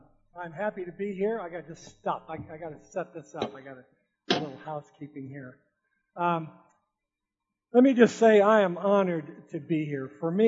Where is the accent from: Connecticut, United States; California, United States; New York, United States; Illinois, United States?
California, United States; Seal Beach; I grew up in Orange County. I kind of grew up in Seal Beach, graduated from high school in Huntington Beach